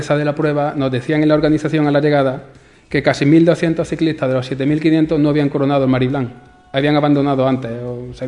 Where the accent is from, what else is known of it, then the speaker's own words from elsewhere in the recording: Priego de Córdoba, Andalusia, Spain; Yo soy de Priego de Córdoba y allí no tenemos.